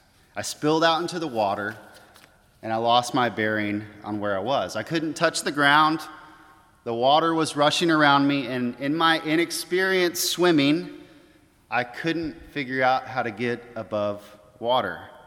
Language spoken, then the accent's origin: English; Springfield, Missouri, United States; I grew up in Springfield, Missouri. And every so often in the midsummer heat, we would go down to the city of Branson.